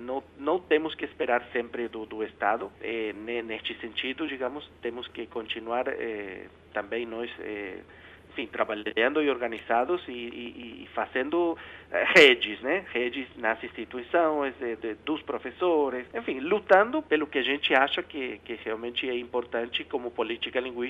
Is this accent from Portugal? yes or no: no; Argentina; Portuguese is a second language; Eu sou argentino, mas que eu amo, mas não é fácil.